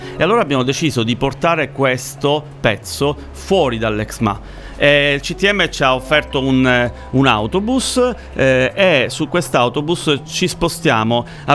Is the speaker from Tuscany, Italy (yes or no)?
no; Palermo, Sicily, Italy; Io sono palermitano, in realtà il mio lavoro mi porta in giro per l'Italia